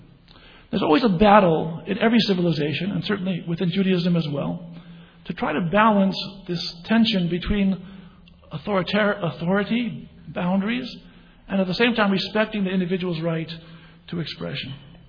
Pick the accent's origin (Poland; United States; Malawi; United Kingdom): United States; New York; Rabbi Halevi, I'm from New York, I'm a visitor, I'm a rabbi, I would like to meet you.